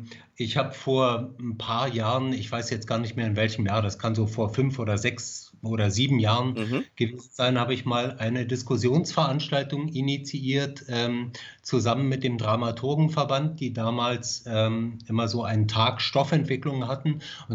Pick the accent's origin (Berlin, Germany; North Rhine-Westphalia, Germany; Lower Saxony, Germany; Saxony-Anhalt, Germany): Berlin, Germany; born there; also ich bin in Berlin geboren. Mein Vater ist Syrer, stammt aus Syrien.